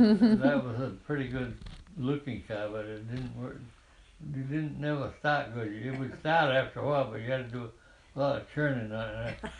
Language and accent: English; United States; when we lived over here, this next house, of course I was born in Greenfield Hospital, but this is where we lived over here, you know. Dirt roads, you know, no electricity and nothing